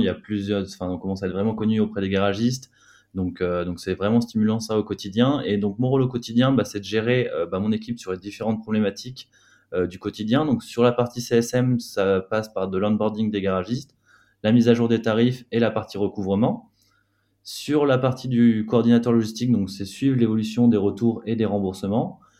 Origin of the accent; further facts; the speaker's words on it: Tours, Centre-Val de Loire, France; now in Paris, France; donc j'ai 28 ans, je suis originaire de Tours et maintenant j'habite dans le petit quartier des Abbesses, donc je suis assez fier de mon quartier, je m'y sens super bien.